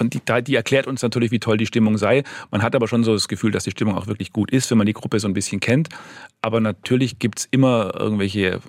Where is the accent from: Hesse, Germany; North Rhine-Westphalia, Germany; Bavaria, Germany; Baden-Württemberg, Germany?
Baden-Württemberg, Germany; Bopfingen; Ansonsten, ich könnte da auch Schwäbisch schwätzen